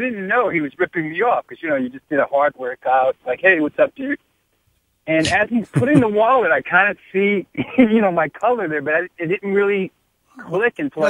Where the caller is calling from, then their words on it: New York, United States; Hey, Spence.